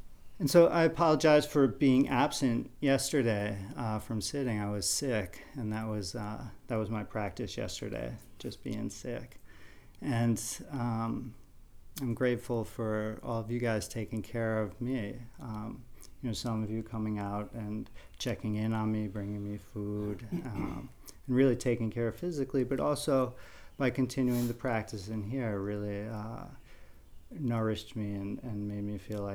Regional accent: Massachusetts, United States; I'm also from Massachusetts, part of that contingent of Village Zendo out there, and I'm out on the Cape.

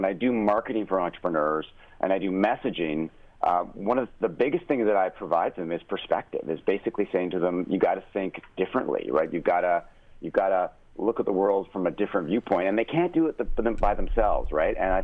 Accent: Canada; Well, I'm Canadian, so I play ice hockey.

